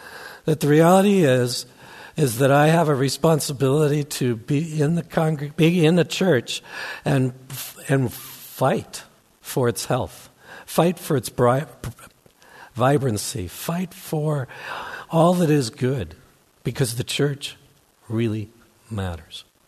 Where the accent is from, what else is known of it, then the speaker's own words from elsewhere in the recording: Minnesota, United States; The church I grew up in Minnesota was really dysfunctional. Still is.